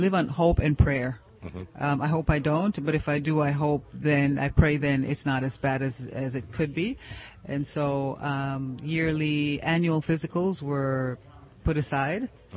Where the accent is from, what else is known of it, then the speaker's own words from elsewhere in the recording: Miami, Florida, United States; I'm from Miami, Florida.